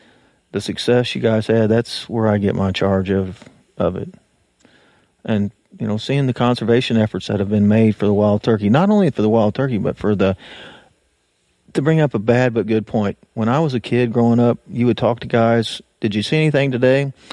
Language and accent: English; Tuscumbia, Missouri, United States; I lived in Tuscumbia, Missouri. It was population 200. You know, we didn't even have a stoplight. We had a stop sign, a bank, a church